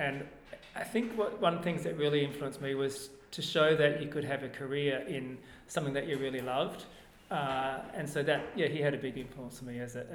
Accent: Narrogin, Western Australia, Australia; I was born in Narrogin in Western Australia.

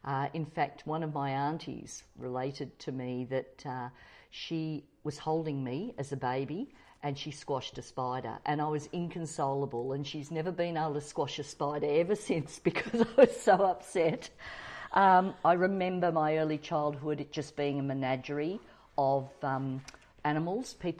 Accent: Sandringham, Victoria, Australia; also born or lived in Brighton, Australia; Yes, yeah, so I was born in Brighton and then we moved to Sandringham. So we're only a couple of streets from the beach.

